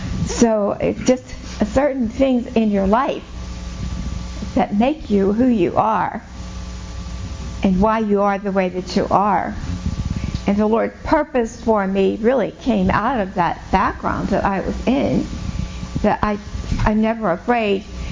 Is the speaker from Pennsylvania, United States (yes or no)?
yes; Pittsburgh, Pennsylvania, United States; born there; I just turned 80 in October. So I've been around for a while, and I was born in Pittsburgh.